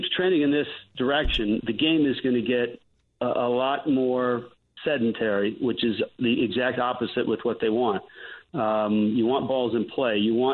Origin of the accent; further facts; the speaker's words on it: California, United States; I grew up in the game. I grew up in the Bay Area going to A's and Giants games, played the game in college.